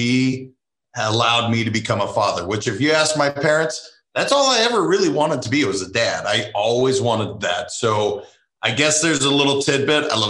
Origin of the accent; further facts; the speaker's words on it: Montana, United States; also born or lived in Madison, Wisconsin; I was raised in Montana, but I was actually born in Madison, Wisconsin.